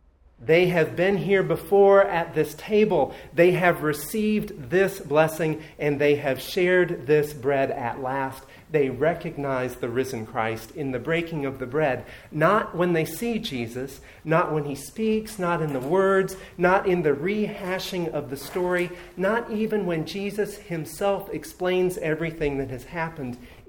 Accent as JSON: {"language": "English", "town": "Birmingham", "region": "Alabama", "country": "United States", "tie": "born or raised there", "said": "as the tornado moved through my hometown of Birmingham."}